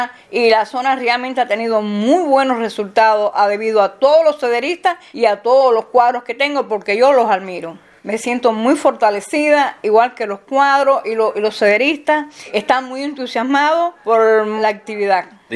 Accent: Turín, Cuba; born there; Yo comencé en Turín, una zona de campo donde yo nací. Yo tenía 14 años, que fue cuando yo ingresé a los CDR.

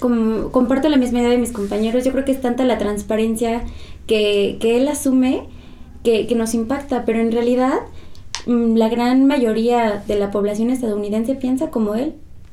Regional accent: Mexico; nosotros como mexicanos

